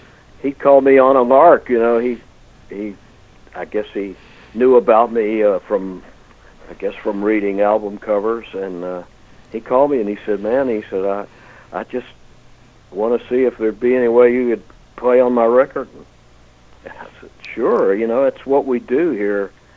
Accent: West Virginia, United States; the West Virginia Music Hall of Fame, which is my home state.

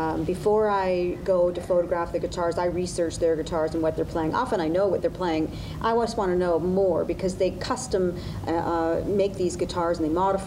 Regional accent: Slave Lake, Alberta, Canada; raised in country music, growing up in Slave Lake, Alberta.

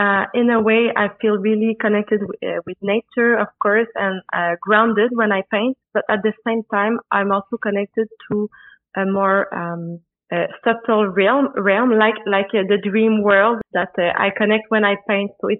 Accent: Quebec, Canada; Yes, I'm an artist from Quebec.

